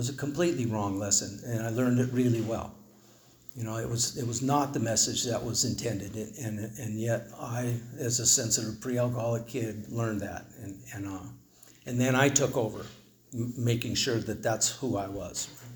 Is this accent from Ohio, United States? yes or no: no; Laguna Beach, California, United States; also born or lived in Michigan; I I was born in Michigan. My parents were going to school at U of M, and we moved to California, to Laguna Beach in 1965.